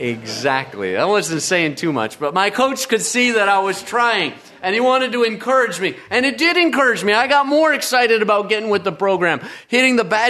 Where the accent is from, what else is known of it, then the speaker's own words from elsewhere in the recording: Indiana, United States; I grew up in Indiana. Everybody plays basketball in Indiana. We play basketball in Indiana.